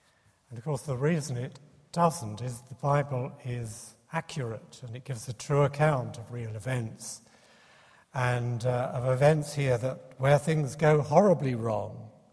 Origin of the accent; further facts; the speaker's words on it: South East England, United Kingdom; As a small child growing up in the Sussex countryside